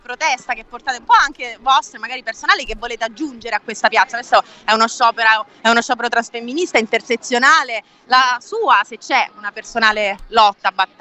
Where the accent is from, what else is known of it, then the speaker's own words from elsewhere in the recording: Syria; Italian is a second language; Io spero che vengo dalla Siria e quindi sono qui per poter gridare al mondo